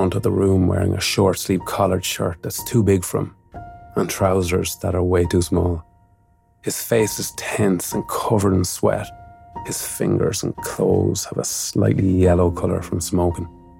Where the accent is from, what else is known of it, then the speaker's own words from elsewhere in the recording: Mullingar, Westmeath, Ireland; in my hometown of Mullingar, in all of Ireland.